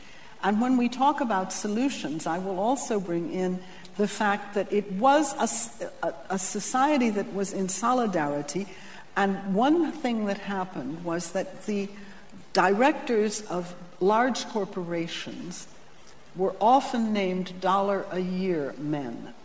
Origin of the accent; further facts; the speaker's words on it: United States; Look, I mean, when I was growing up in the United States, the top tax rate was 90%, and that was under a Republican president.